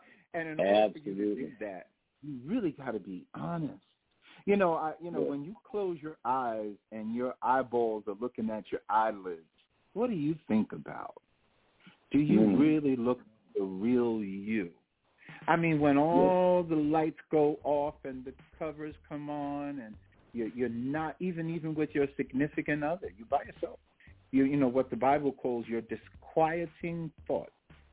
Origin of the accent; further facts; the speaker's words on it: New York, United States; sometimes people ask me, where am I from? And I say, you know, I'm from New York.